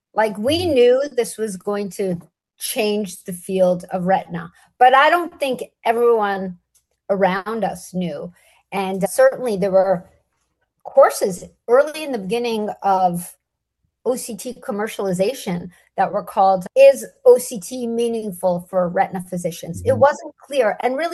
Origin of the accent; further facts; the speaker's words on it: Toronto, Ontario, Canada; now in United States; I started my career in Canada. I'm from Toronto and I did training my undergraduate at McGill. Then I did my residency and medical school in Toronto.